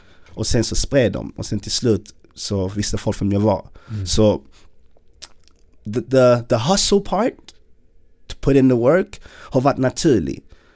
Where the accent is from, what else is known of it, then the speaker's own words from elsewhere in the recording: Malmö, Skåne, Sweden; Men vi, jag var från Malmö.